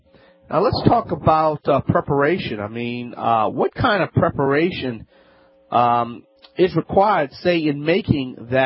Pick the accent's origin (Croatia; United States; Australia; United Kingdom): United States; Louisiana; my home state of Louisiana